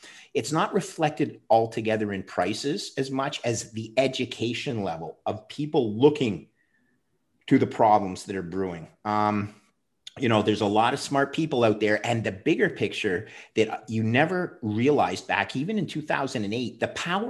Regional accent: Montreal, Quebec, Canada; And then some guy from my hometown in Montreal reached out to me

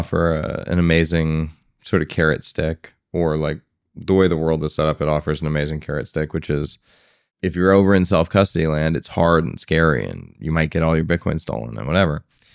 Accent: United States; You know, and to me as an American, that was a very foreign perspective.

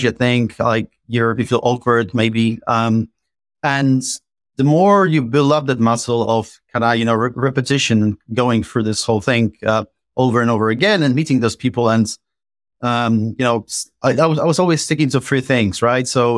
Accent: Poland; English is a second language; moved away as an adult; now in United Kingdom; You know, I've been living in UK for 15 years, more than that now. I'm originally from Poland, and we tend to socialize and visit each other a lot in Poland.

